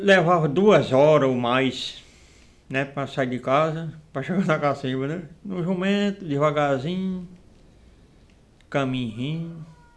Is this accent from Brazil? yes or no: yes; Cachoeirinha, Brazil; now in Massapê, Brazil; Há 31 anos a minha convivência aqui no Massapê. Mas eu nasci e me criei mesmo em Cachoeirinha.